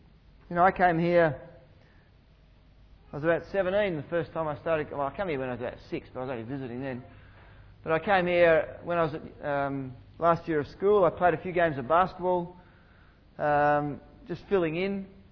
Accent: Harvey, Western Australia, Australia; now in Perth, Australia; and I'm from Harvey.

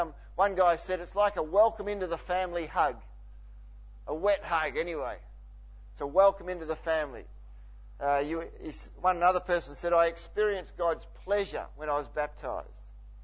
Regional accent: Harvey, Western Australia, Australia; I grew up in Harvey, a little country town, and was part of a Church of Christ there

